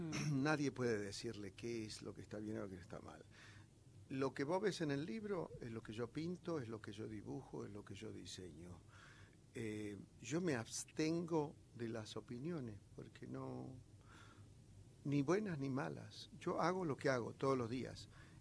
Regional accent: Córdoba, Argentina; yo soy cordobés, la Argentina está en el culo del mundo.

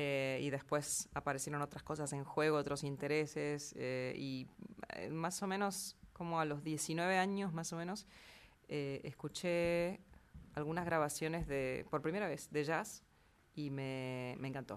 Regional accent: Argentina; moved away; No era música que a mí me interesara cantar, digamos, hasta que me fui de Argentina, cosa que pasa bastante frecuentemente.

